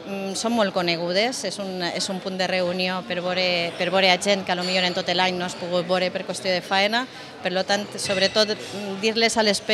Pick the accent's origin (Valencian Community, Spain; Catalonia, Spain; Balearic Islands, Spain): Valencian Community, Spain; Moncofa; born there; jo he nascut en Moncofa, he nascut a Castelló, visc en Moncofa